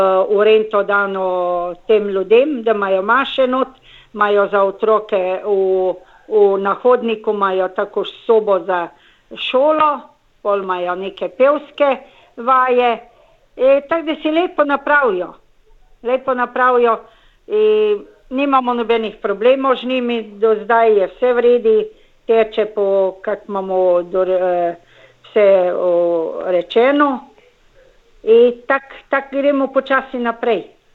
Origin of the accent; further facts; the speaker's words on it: Slovenske Konjice, Styria, Slovenia; moved away as an adult; also born or lived in Vitanje; now in Australia; Jaz sem doma iz Štajerske, rojena sem v Vitanju, pa sem bila posvojena v Slovenske Konjice, ko sem bila 2 tedna stara in tam sem pol odrasla. Tam sem šolo hodila